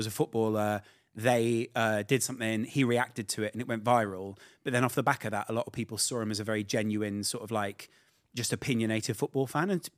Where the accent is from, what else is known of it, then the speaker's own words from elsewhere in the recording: West Midlands, United Kingdom; accent: Scouse; also born or lived in Liverpool; So I grew up in the Midlands and moved away from Liverpool. Because my dad got a job there.